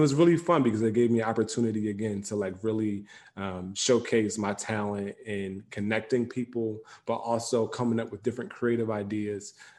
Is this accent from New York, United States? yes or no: no; Philadelphia, Pennsylvania, United States; I grew up in Philly, born and raised there. I was born in the North Philadelphia section, but my family moved when I was about seven to West Philly.